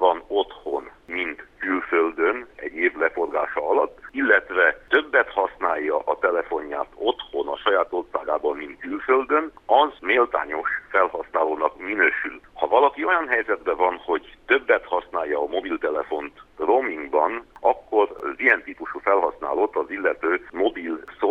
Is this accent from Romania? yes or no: yes; Transylvania, Romania; én időben lehet, hogy többet töltök otthon, vagy valamennyivel többet töltök otthon Erdélyben, mint Brüsszelben és Strasbourgban